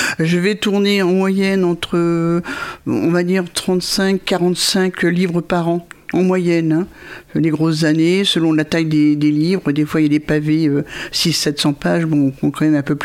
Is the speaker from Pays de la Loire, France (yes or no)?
no; Paris, Île-de-France, France; je suis née à Paris, hein, donc dans le 6e arrondissement. J'y ai grandi. Et puis après, à l'adolescence, l'appartement avait rétréci. Donc on est allé dans les villes de banlieue, dans des appartements modernes, hein, donc dans le béton.